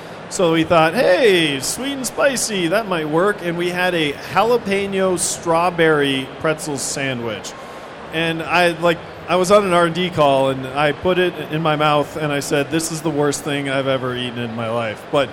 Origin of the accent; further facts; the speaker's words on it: Madison, Wisconsin, United States; I'm originally from Madison